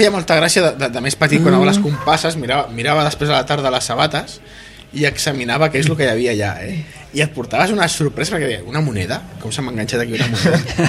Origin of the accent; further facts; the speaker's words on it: Catalonia, Spain; No soc del Garraf, tampoc soc del Penedès. I a sobre, de l'Alt Penedès.